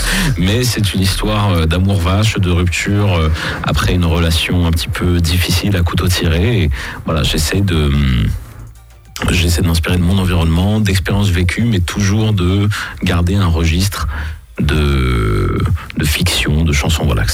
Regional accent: Paris, Île-de-France, France; chanteur, auteur, compositeur, je viens de Paris

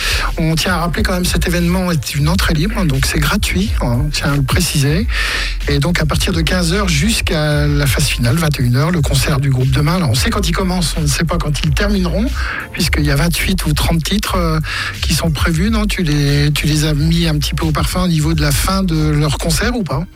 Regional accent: Varennes-Vauzelles, Bourgogne-Franche-Comté, France; je suis également de Varennes-Vauzelles

